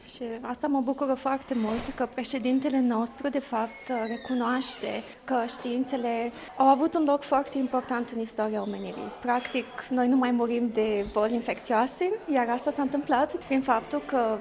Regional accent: Iași, Iași County, Romania; Sunt din Iași.

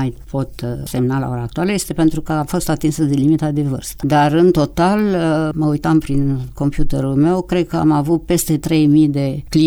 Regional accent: Romania; mie mi-a facilitat anumite lucruri, faptul că sunt româncă

